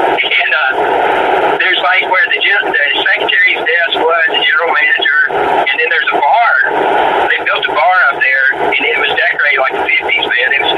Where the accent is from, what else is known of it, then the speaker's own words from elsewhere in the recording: Memphis, Tennessee, United States; We love Stax and everything growing up in Memphis.